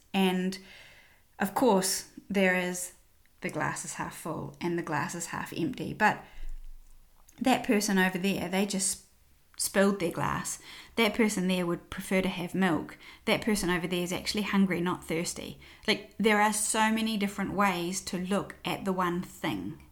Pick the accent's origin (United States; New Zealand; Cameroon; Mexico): New Zealand; Some of them are growing up in New Zealand, the sun is super harsh.